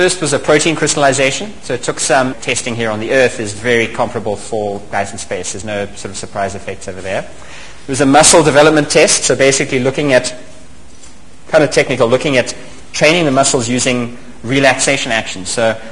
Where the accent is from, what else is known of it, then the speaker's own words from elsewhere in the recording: South Africa; No, I wanted to do it as a South African citizen. I could have flown either as British or as South African. I'm dual citizenship, but I wanted to do it as a South African.